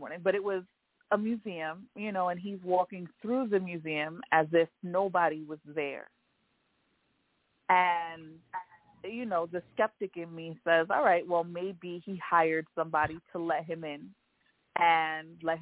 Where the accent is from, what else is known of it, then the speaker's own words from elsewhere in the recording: New York, United States; We're from New York, right? So when we think subway, we think of everybody everywhere huddled up together